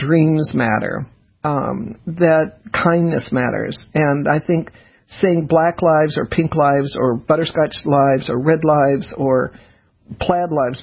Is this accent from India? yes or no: no; the South, United States; Well, I grew up in the South, so Negro was part of it.